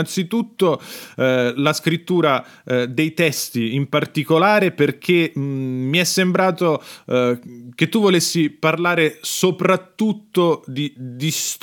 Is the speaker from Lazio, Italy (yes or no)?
yes; Rome, Lazio, Italy; accent: Roman; perché è un pezzo in romano, per la prima volta ho cantato nel mio dialetto